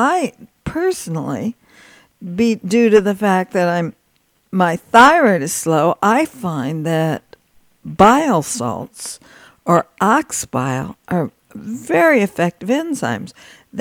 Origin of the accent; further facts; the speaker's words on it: California, United States; I'm from California. The first course is always raw.